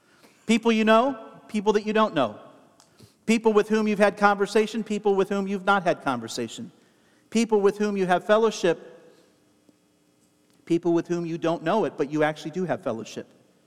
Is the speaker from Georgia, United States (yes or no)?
no; Ohio, United States; I'm from Ohio, you know?